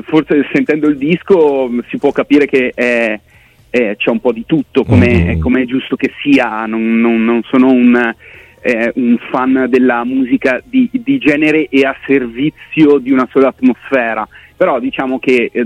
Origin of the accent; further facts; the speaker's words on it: Schio, Veneto, Italy; Siamo di Schio, una cittadina di 40.000 anime in provincia di Vicenza.